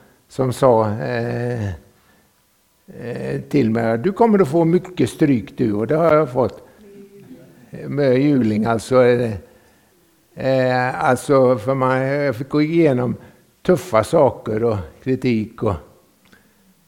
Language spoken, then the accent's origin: Swedish; Jönköping, Jönköping County, Sweden; och är man uppvuxen i Sverige så kallar man det för Smålands Jerusalem, och det är Jönköping, den stad är känd för alla sina kyrkor